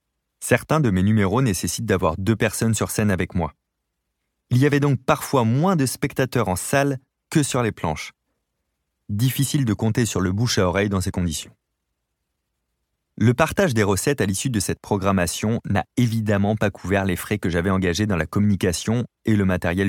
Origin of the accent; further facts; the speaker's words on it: La Rochelle, Nouvelle-Aquitaine, France; born there; Je partage mon temps entre mon logement à Hénande, un village près de ma ville natale, La Rochelle